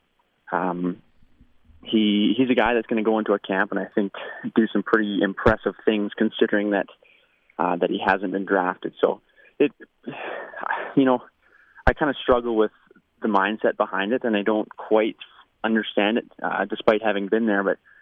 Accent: Canada; It as a Canadian guy coming in, I felt like I had to do, you know, a lot more right

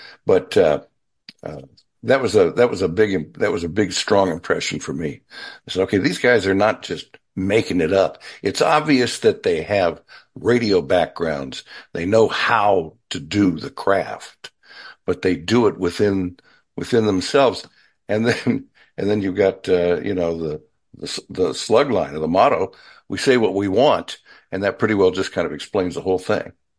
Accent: California, United States; I'm from California. We say guys like y'all say y'all.

